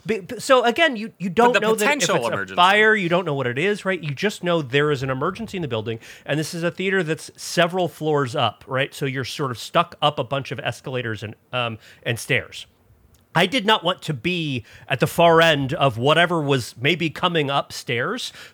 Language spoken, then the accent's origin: English; Florida, United States; but I've been in plenty of hurricanes growing up in Florida